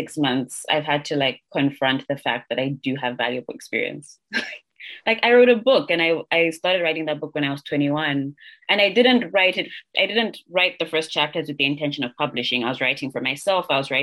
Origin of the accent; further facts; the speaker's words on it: Zambia; I was born and raised in Africa. I was born and raised in Zambia.